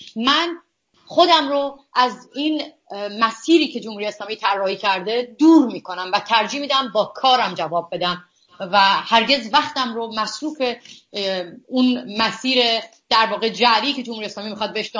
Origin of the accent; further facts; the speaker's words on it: Iran; moved away; من در این 10 سالی که از ایران اومدم بیرون